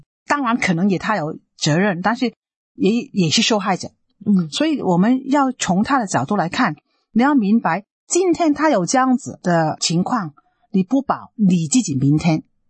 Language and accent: Chinese; China; 我们中国人看轮回就是前世的问题